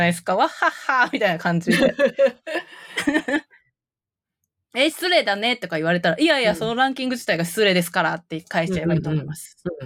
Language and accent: Japanese; Kyoto, Japan; 京都人ですからね。